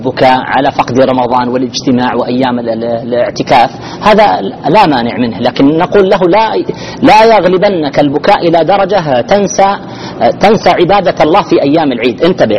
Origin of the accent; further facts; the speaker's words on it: Ar Rass, Al-Qassim, Saudi Arabia; لكن القصيم أنا أذكر قبل تقريبا 35 سنة لما بدأت بالوعي، يعني القصيم كانت قريتنا الرس كما كان الناس قبل 100 سنة و200 سنة.